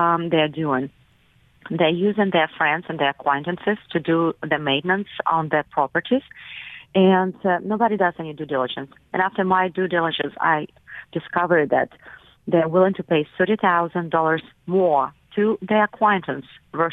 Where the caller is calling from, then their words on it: Florida, United States; I'm calling from Florida. We have a condo in Altamont Springs.